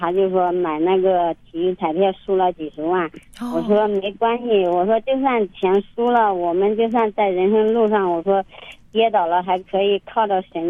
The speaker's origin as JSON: {"language": "Chinese", "region": "Henan", "country": "China", "said": "我家是河南的，我坐车的时候走到了甘肃，我还在哭"}